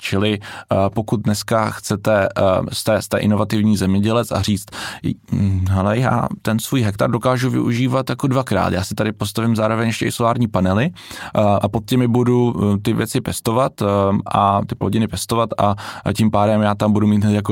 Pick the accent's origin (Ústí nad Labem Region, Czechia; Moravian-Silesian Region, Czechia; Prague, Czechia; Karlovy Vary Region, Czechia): Moravian-Silesian Region, Czechia; Havířov; já jsem třeba z Havířova